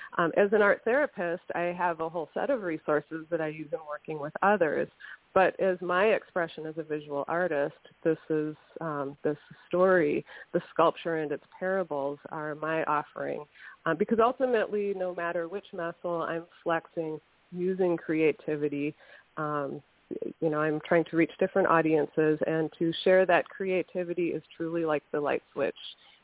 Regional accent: Wisconsin, United States; You mentioned in the introduction that I'm from Northeast Wisconsin, and my inspiration, first and foremost, comes from nature.

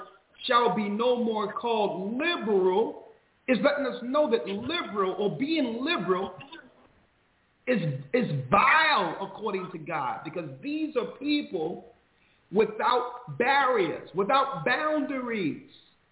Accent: Lake Charles, Louisiana, United States; born there; I was born in Lake Charles.

